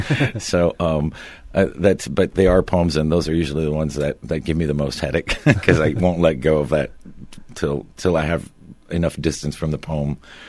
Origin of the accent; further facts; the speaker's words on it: Miami, Florida, United States; growing up in Miami. Most everybody was Cuban, so America still seemed like this other place that we were going to go to someday.